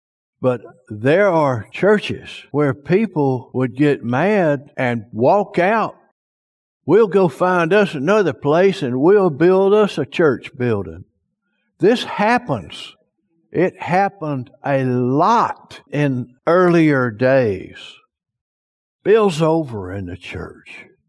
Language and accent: English; Spring Hill, Louisiana, United States; I grew up in Spring Hill, Louisiana. I was there quite a long time till I grew up and we moved off to other places.